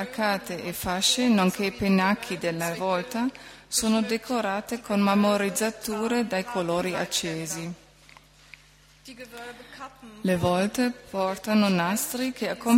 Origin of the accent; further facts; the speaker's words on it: Bremen, Germany; Italian is a second language; vengo da Brema